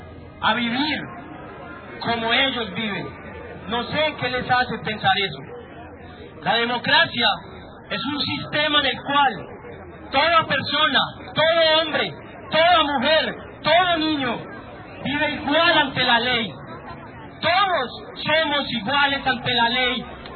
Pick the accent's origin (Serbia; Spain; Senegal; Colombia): Colombia; soy colombiano, vivo aquí hace 5 años.